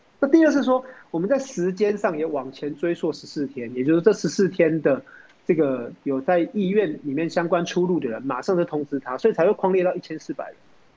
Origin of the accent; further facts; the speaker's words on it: Taoyuan, Taiwan; 然后因为我是桃园人嘛，当然为桃园的经验来讲